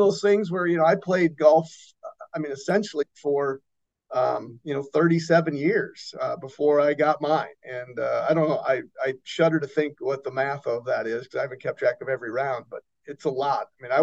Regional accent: Midwest, United States; also born or lived in Chicago; As you know, I'm from the Midwest. I live in Chicago most of my life.

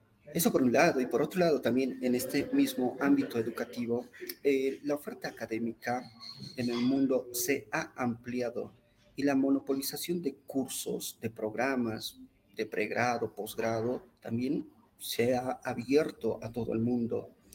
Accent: Bolivia; Pensemos simplemente nosotros como bolivianos en la actual crisis sistemática del sistema judicial, ¿no?

